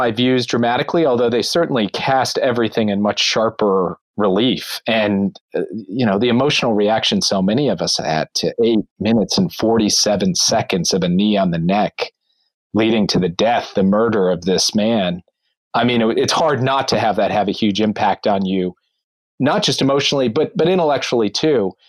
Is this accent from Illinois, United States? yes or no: no; Minnesota, United States; who's from a small town in northern Minnesota, a proud product of my home state